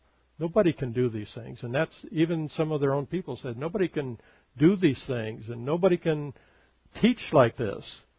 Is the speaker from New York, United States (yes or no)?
no; Oregon, United States; But I grew up in Oregon